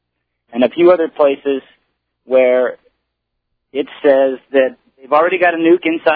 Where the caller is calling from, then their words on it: Eugene, Oregon, United States; Eugene, Oregon.